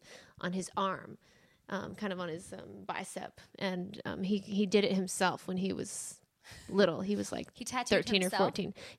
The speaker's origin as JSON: {"language": "English", "town": "Phoenix", "region": "Arizona", "country": "United States", "tie": "born or raised there", "lives_now": "Nashville, United States", "said": "I miss the snow, honestly, because I'm from Phoenix. And so I grew up like around cactuses and desert stuff."}